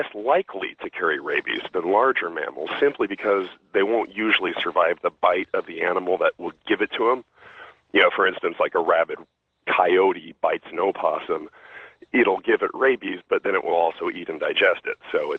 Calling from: California, United States; I'm calling you from California, but used to be stationed in Biloxi, Mississippi, out of Keesler Air Force Base.

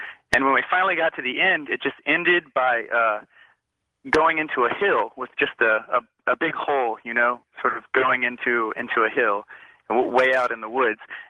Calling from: Houston, Texas, United States; I'm calling from Houston.

